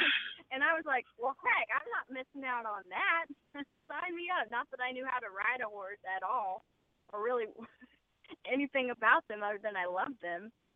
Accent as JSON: {"language": "English", "town": "Arlington", "region": "Texas", "country": "United States", "said": "I'm from Arlington, Texas, so a pretty big suburb"}